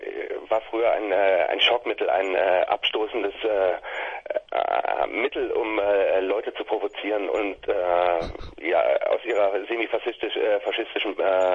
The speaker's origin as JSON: {"language": "German", "town": "Aachen", "region": "North Rhine-Westphalia", "country": "Germany", "said": "Wir kommen aus Aachen"}